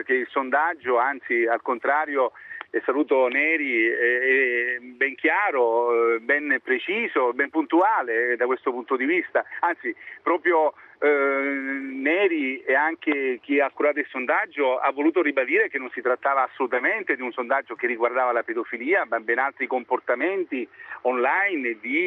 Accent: Sicily, Italy; Io ad esempio da siciliano mi sono arrabbiato

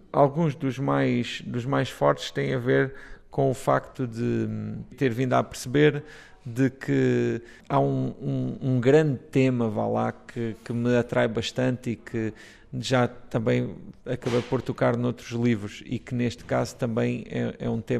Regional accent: Alentejo, Portugal; born there; que também nasci no Alentejo, numa aldeia

